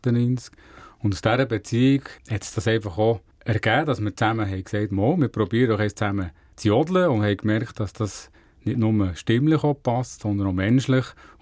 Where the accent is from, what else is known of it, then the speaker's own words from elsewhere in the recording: Brienz, Bern, Switzerland; also born or lived in Oberburg; Die Orte Brienz, wie wir schon mehrmals gehört, das ist mein Geburtsort, wo ich eine schöne Kindheit erleben durfte. Oberburg, respektive Region Burgdorf, dort bin ich zur Schule gegangen, habe noch eine Zeit lang gelebt mit meiner Familie